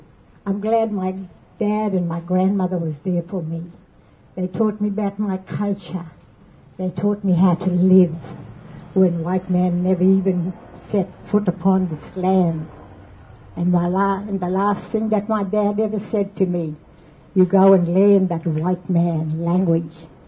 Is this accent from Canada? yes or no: no; Woorabinda, Queensland, Australia; born there; I was born in Woorabinda. My father was taken away from his homeland, Taroom.